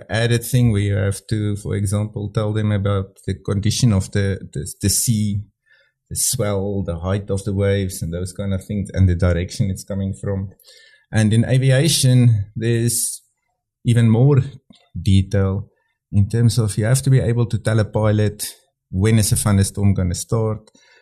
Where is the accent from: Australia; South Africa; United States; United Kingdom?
South Africa; Bloemfontein, Free State; if I grew up in Bloemfontein, here on the edge of the desert